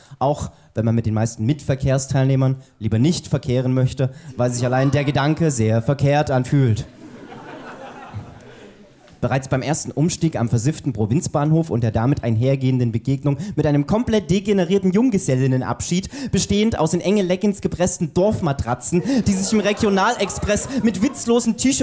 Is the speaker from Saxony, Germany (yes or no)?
yes; Saxony, Germany; now in Tübingen, Germany; Also heute komme ich aus Tübingen. Ursprünglich komme ich aber von den weiten Höhen des Erzgebirges. Das ist ganz weit im Osten.